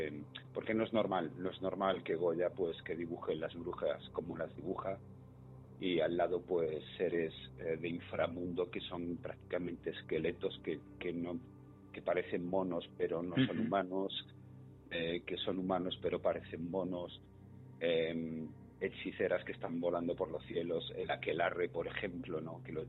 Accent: Galicia, Spain; como yo soy gallego, pues nuestros abuelos, nuestras madres

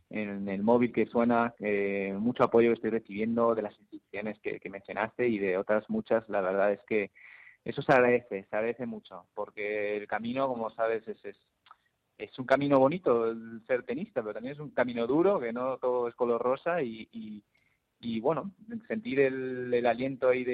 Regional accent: Madrid, Community of Madrid, Spain; yo que soy más madrileño que el cocido

